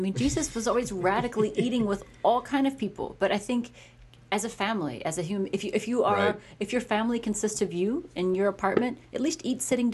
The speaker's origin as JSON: {"language": "English", "region": "Texas", "country": "United States", "said": "I mean, and I'm from West Texas, as you mentioned."}